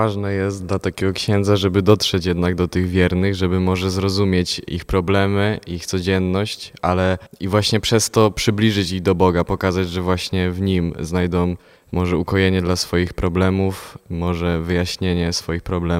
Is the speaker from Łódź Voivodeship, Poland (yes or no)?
yes; Chlewo, Łódź Voivodeship, Poland; z parafii świętego Benedykta Opata w Chlewie. W naszej diecezji są 2 chlewa, my pochodzimy z tego większego, które znajduje się już w województwie łódzkim.